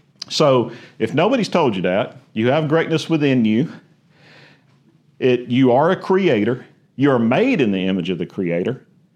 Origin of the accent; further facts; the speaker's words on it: Bronson, Florida, United States; I said, no, I'm from like about 27 miles from here is actually where I'm from.